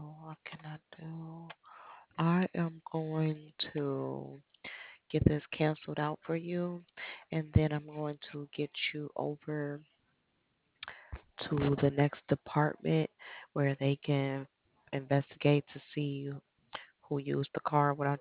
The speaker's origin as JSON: {"language": "English", "region": "Midwest", "country": "United States", "tie": "born or raised there", "said": "I grew up in the Midwest and I have migrated to the South."}